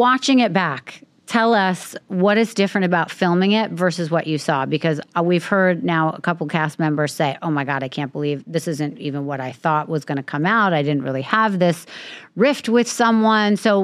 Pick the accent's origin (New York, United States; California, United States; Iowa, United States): New York, United States; New York City; I grew up in Manhattan, but my grandparents lived here on the island.